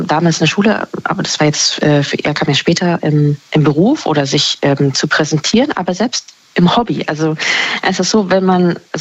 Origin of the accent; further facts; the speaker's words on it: Germany; habe ich mich, glaube ich, selber immer als Deutsche gesehen oder zumindest aus Deutschland kommend. Ich bin ja auch in Deutschland geboren, aber das habe nur ich so gesehen.